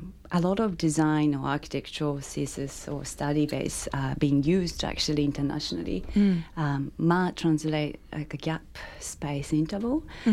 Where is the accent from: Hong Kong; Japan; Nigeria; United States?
Japan; Tokyo; English is a second language; moved away as an adult; I was born in Tokyo and raised there and spent there until early 20s.